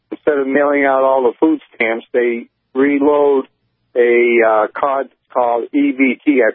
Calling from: New Hampshire, United States; Listen, I'm calling from New Hampshire.

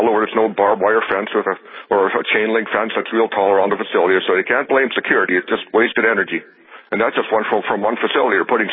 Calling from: Glen Ullin, North Dakota, United States; I'm calling from Glen Ullin.

